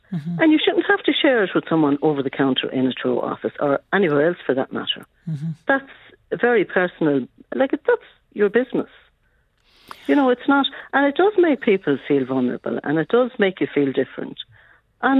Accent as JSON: {"language": "English", "country": "Ireland", "tie": "born or raised there", "also_born_or_lived": "Great Britain", "said": "I was born in Great Britain. I was adopted in Ireland at 6 weeks old, and I don't have any other information."}